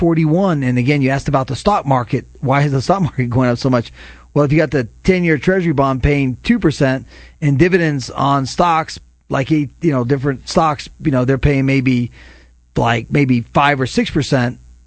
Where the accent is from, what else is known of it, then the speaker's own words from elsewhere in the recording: United States; born there; would you believe my ancestral home, of course, I was born in the United States